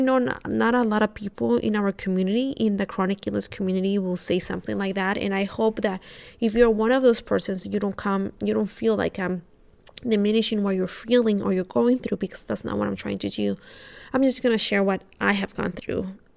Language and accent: English; Honduras; now in United States; I'm from Honduras, by the way